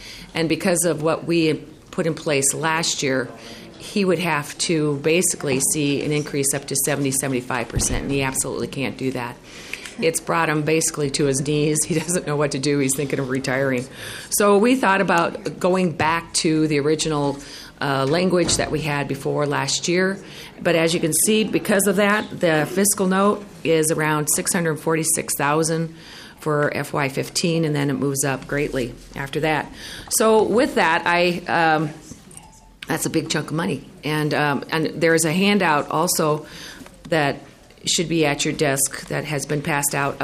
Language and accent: English; Minnesota, United States; And I just heard that Mankato is an hour away from my hometown, and they're not even taking any oral surgeries in Mankato or anybody at all.